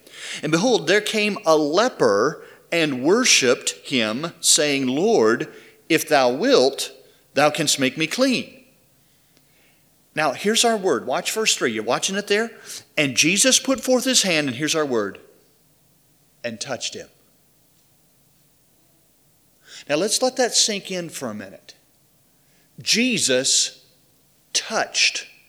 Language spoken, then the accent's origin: English; Greenville, Mississippi, United States; I was born in Greenville and brought up in Greenville